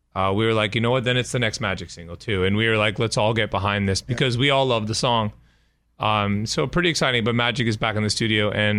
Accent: Toronto, Ontario, Canada; Well, I'm from Toronto

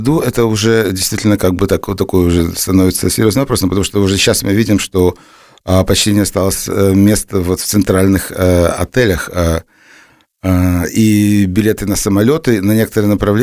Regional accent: Odesa, Odesa Oblast, Ukraine; Ну, вы знаете, ну, я одессит.

